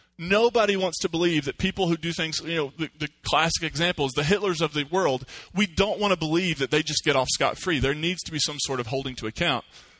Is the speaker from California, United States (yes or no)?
no; Kentucky, United States; I'm from Eastern Kentucky, the West Virginia border, and we have a world-renowned feud from back there.